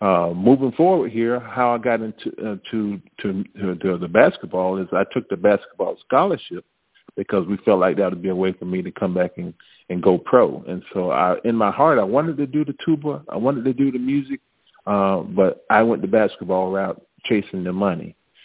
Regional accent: Daytona Beach, Florida, United States; And I grew up down in Central Florida and came up in a city called Daytona Beach, Florida.

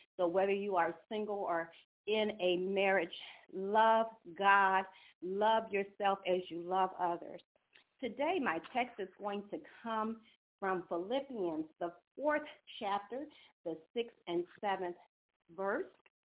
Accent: Chicago, Illinois, United States; They both hail from my hometown of Chicago, Illinois

